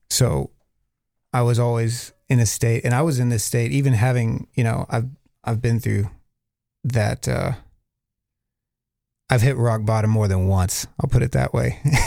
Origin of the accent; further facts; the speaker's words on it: Wyoming, United States; I mean, I grew up in Wyoming